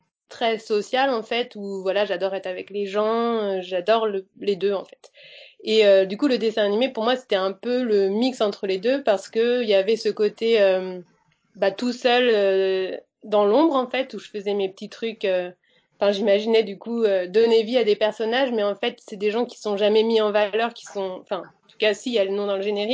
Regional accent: Brittany, France; born there; donc moi je suis née en Bretagne, voilà, dans un petit coin de paradis, nature et compagnie

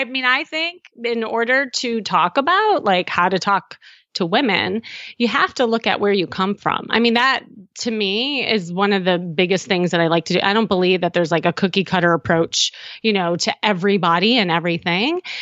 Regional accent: Midwest, United States; No, I'm from the Midwest.

